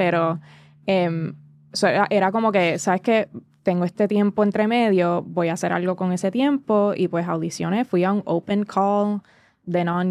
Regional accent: Puerto Rico; como latina, especialmente puertorriqueña

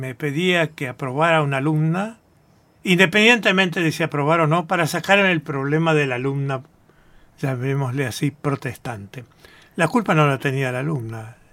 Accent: Rosario, Santa Fe, Argentina; now in Buenos Aires, Argentina; como provinciano, como rosarino de pura cepa

